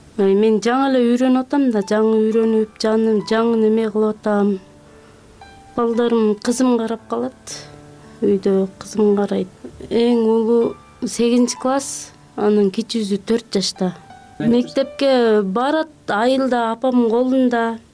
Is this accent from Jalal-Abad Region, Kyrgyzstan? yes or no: yes; Terek-Suu, Jalal-Abad Region, Kyrgyzstan; born there; now in Bishkek, Kyrgyzstan; Токтоол районунун Терек суу айылында туулгам. 35 жаштамын. 4 балам бар. Балдарым өзүмдүн колумда. Ажырашкам. Бишкек шаарында Төкөлдөштө квартирада турам.